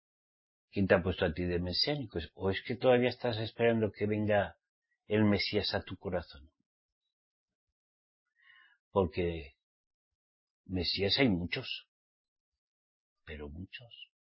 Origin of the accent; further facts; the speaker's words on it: Spain; Soy español. Al menos mi papá y mi mamá me parieron en España.